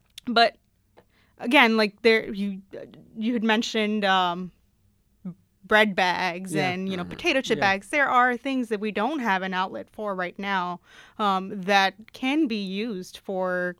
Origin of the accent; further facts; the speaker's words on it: India; I come from India